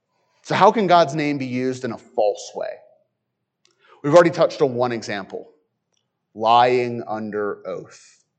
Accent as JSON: {"language": "English", "region": "the South", "country": "United States", "said": "As a Southerner, that one kind of hits me close to home."}